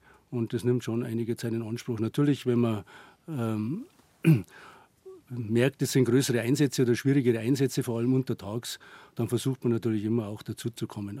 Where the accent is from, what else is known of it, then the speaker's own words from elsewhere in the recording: Bad Reichenhall, Bavaria, Germany; ich bin in Bad Reichenhall aufgewachsen, in die Berge.